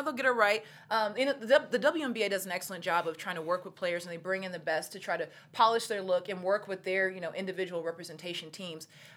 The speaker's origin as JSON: {"language": "English", "town": "Seattle", "region": "Washington", "country": "United States", "said": "I used to work for the Seattle Storm. I'm from Seattle."}